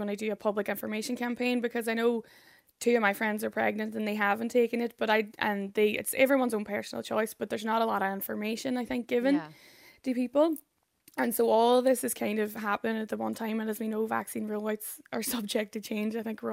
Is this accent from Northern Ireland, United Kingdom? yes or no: yes; Derry, Northern Ireland, United Kingdom; I grew up in Derry